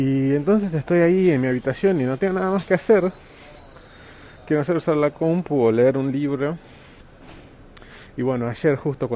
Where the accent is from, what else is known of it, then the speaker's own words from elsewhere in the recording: São Paulo, Brazil; Spanish is a second language; O sea, yo nací en São Paulo, así que estoy vivo en la ciudad toda mi vida.